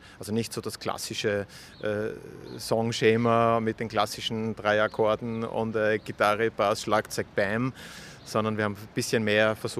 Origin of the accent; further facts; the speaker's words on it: Austria; Also ich komme aus Österreich